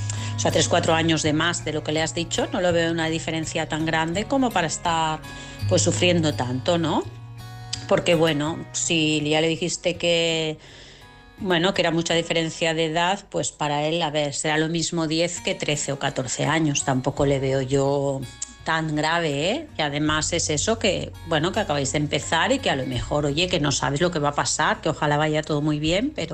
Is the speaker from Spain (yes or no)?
yes; Vilassar, Catalonia, Spain; de Vilassar.